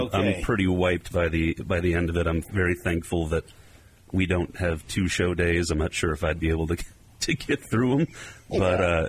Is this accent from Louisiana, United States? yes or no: no; Lawrence, Kansas, United States; Yeah, I grew up in Lawrence. So I'm a Lawrence kid, and I'm a Jayhawk, you know, by blood for sure.